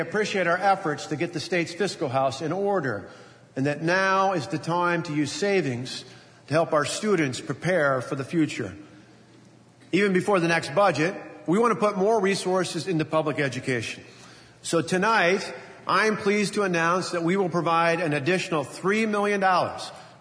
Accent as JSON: {"language": "English", "town": "Delavan", "region": "Wisconsin", "country": "United States", "tie": "born or raised there", "said": "Later in high school, I flipped hamburgers at McDonald's in my hometown of Delavan."}